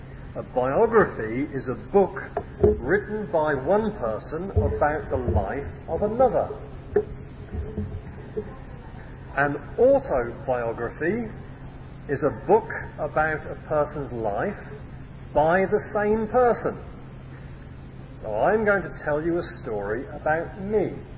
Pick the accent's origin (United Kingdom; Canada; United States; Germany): United Kingdom; South East England; born there; I was born in Sea of Green, which is a small village in Buckinghamshire, not that far from London. I was brought up to go to church.